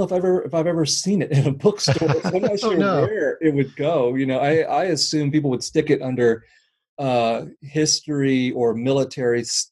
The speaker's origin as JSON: {"language": "English", "country": "United States", "tie": "born or raised there", "said": "my exposure to the Vietnam War growing up in the United States was partly through the stories of the Vietnamese refugee community and my parents"}